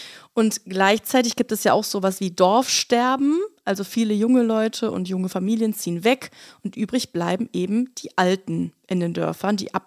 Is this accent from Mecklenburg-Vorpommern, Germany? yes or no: no; North Rhine-Westphalia, Germany; Ja, ich bin ja am Vorort aufgewachsen, Vorort von Köln.